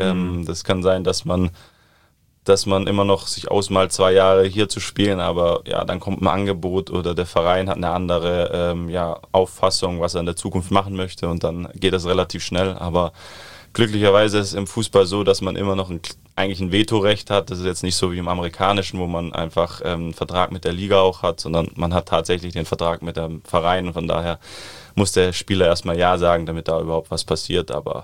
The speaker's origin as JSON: {"language": "German", "region": "South Germany", "country": "Germany", "said": "aber ich komme ja eigentlich aus dem Süden des Landes, von daher vermisse ich meine Freunde dann schon, Familie auch"}